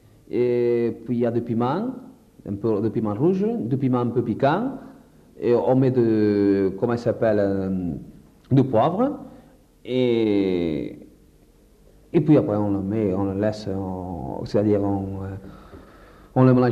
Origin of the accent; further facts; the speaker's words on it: Portugal; je suis portugais